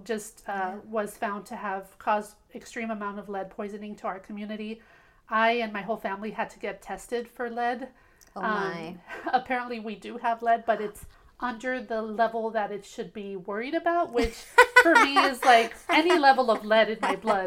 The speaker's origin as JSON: {"language": "English", "town": "Maywood", "region": "California", "country": "United States", "tie": "born or raised there", "said": "I grew up in Southeast LA in a city called Maywood, which is a very impacted community as far as environmental racism. Mm-hmm. We're almost exclusively Chicanx, Latinx community"}